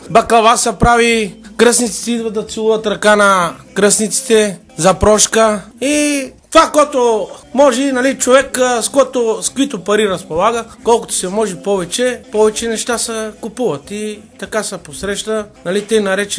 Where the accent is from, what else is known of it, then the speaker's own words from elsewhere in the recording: Bukovlak, Pleven Province, Bulgaria; от Буковлък съм.